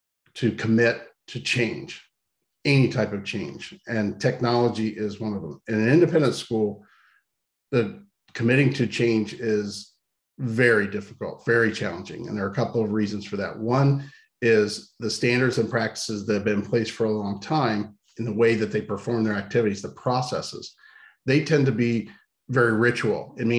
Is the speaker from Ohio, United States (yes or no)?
yes; Ohio, United States; I'm originally from Central Ohio, grew up farming